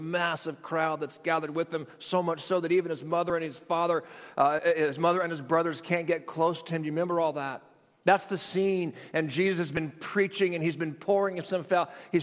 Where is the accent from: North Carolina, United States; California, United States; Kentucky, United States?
California, United States; You all know that I grew up in California. It's Earthquake City.